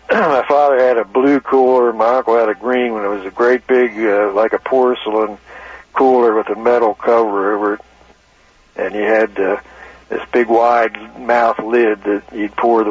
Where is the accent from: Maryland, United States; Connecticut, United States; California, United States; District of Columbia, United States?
Maryland, United States; Cumberland; But anyway, I grew up in the Allegheny County, Cumberland, LaVale area.